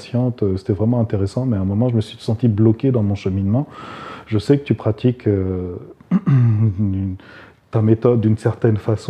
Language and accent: French; France; also born or lived in Japan; now in Canada; parce que moi je vis au Canada, je viens de France, et puis j'ai fait une grande partie de mes études au Japon.